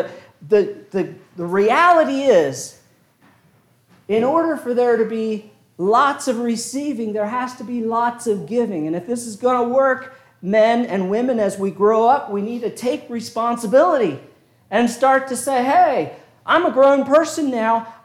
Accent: Pennsylvania, United States; now in Mississippi, United States; Well, I grew up in Pennsylvania, and we didn't do things like that in Pennsylvania.

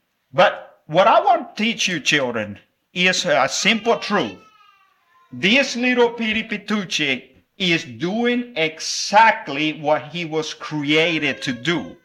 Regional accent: El Salvador; first language Spanish; English is a second language; Now, I told you all on Monday that I grew up in El Salvador. Spanish was my first language.

